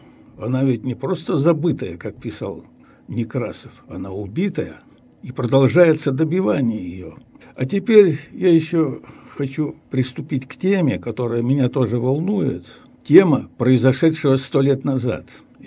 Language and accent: Russian; Kosyakovo, Sverdlovsk Oblast, Russia; born there; Родился я в Свердловской области, в Алапаевском районе, деревня Косяково. Улица моя любимая, Гальянка называется.